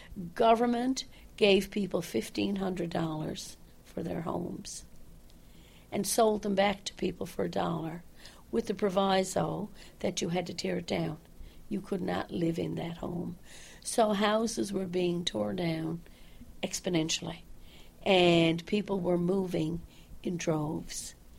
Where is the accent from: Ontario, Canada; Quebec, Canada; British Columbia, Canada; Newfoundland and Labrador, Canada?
Newfoundland and Labrador, Canada; Bell Island; Growing up on Belle Island was extraordinary. There were 13 schools. There were houses as far as the eye could see. There was between 12 and 14,000 people who lived in this small community. We hardly had to go into St. John's